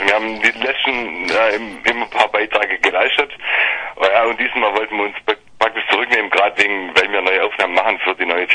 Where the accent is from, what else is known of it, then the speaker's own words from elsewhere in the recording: Baden-Württemberg, Germany; Ja, wir sind von einem kleinen Vorort von Stuttgart.